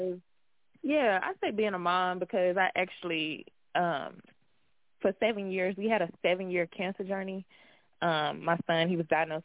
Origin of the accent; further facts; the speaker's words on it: Mississippi, United States; now in Houston, United States; I've been here in Houston for 7 years. This pretty much is home to me now, but I'm originally from Mississippi, born and raised there